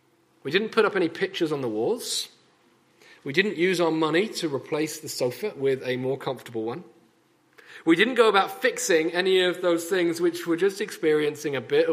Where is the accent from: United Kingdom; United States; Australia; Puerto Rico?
United Kingdom; there's things we do as British people.